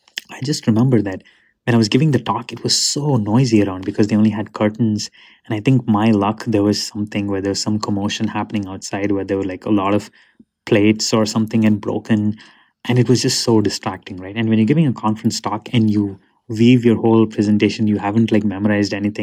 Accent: India; first language Tamil; English is a second language; I come from India and my native, my mother tongue is Tamil.

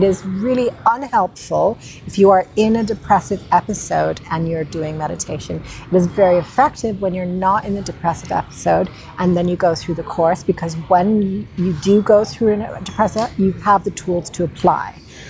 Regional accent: India; I grew up in India.

